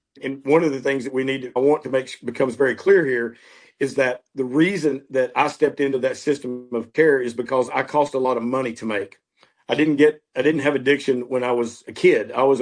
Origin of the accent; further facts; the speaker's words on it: Johnson City, Tennessee, United States; And it was me and a public health doctor at East Tennessee State in Northeast Tennessee, my hometown of Johnson City.